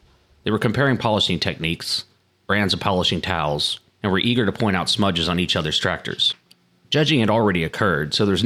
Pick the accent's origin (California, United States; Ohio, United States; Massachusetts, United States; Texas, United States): California, United States; Growing up in Northern California, my go-to fair was the California State Fair.